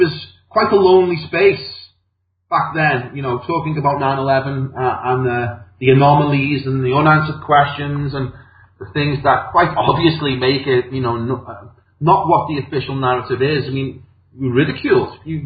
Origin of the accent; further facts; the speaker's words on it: Liverpool, North West England, United Kingdom; I'm from Liverpool, and Liverpool has got a really rebellious streak running through it. It's the Irish and the Celtic blood within us, you know.